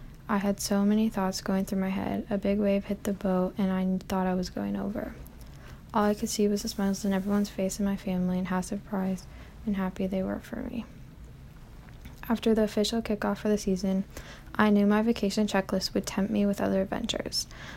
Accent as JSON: {"language": "English", "town": "Cedar Falls", "region": "Iowa", "country": "United States", "tie": "born or raised there", "said": "Georgewood State Park has always been my favorite place to go growing up in Cedar Falls, Iowa."}